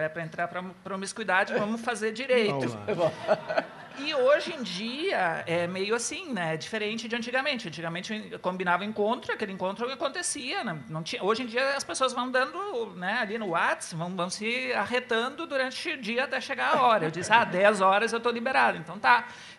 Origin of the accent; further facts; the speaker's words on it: Estrela, Rio Grande do Sul, Brazil; Bom, eu sou de Estrela, nasci em Estrela, e em Estrela eu trabalhei vários anos